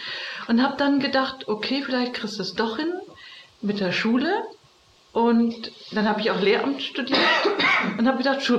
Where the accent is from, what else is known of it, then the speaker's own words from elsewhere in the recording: Northern Germany, Germany; born there; ich bin geboren im Norddeutschen, bin dann nach Bamberg gegangen und kam aber in Bayern überhaupt nicht zurecht. So mit der katholischen Mentalität und mit den Franken da.